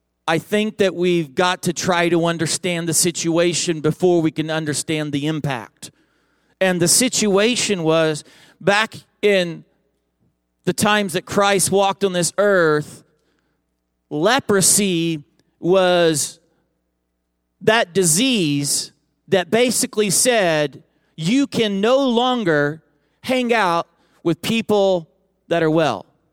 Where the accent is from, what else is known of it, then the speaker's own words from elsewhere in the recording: Oklahoma, United States; also born or lived in Texas; now in Pennsylvania, United States; I'm a Southern preacher, okay? I'm from the South. I lived all of my life in Oklahoma and Texas.